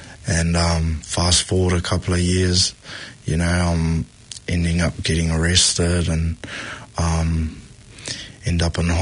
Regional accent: Auckland, New Zealand; I grew up in Grey Lynn, Central Auckland

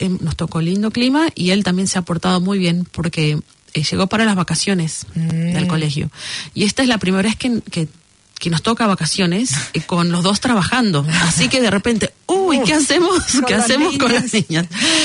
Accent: Argentina; moved away; Yo me fui de Argentina cuando él tenía 3 años.

